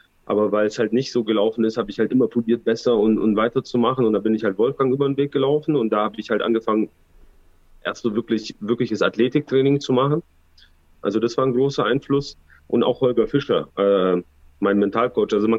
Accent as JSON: {"language": "German", "town": "Balingen", "region": "Baden-Württemberg", "country": "Germany", "said": "ich komme aus Balingen, hier gab es kein MMA, bevor wir es halt nicht gemacht haben"}